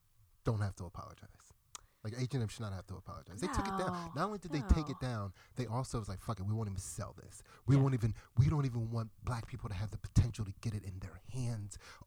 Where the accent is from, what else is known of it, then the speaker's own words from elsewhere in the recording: Pottstown, Pennsylvania, United States; growing up in Pottstown, it's a very racially mixed environment.